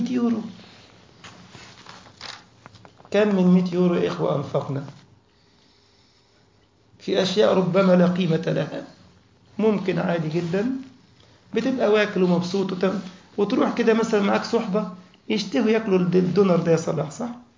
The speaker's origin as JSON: {"language": "Arabic", "country": "Egypt", "said": "الألف جنيه عندنا في مصر، يعني نتكلم عنه في مصر"}